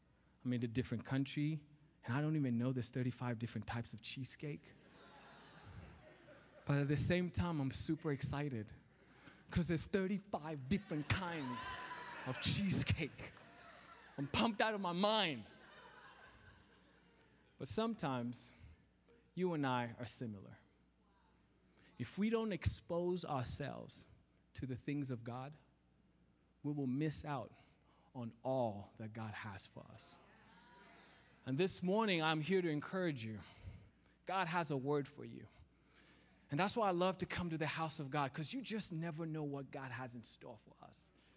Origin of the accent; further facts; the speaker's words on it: Kenya; accent: Kenyan; I'm like, maybe she doesn't understand my Kenyan accent.